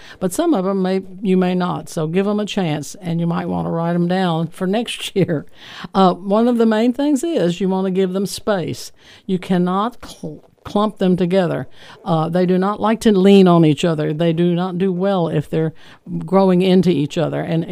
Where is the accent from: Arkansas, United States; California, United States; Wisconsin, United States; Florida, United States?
Arkansas, United States; Little Rock; I remember growing up in Little Rock that my dad always had the latest big boy or bitter boy tomatoes.